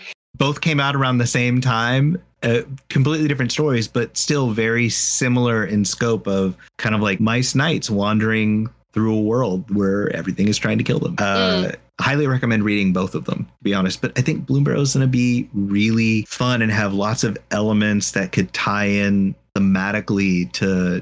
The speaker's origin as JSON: {"language": "English", "region": "Texas", "country": "United States", "tie": "born or raised there", "said": "I grew up in Texas and it just kind of gets like shoved on you."}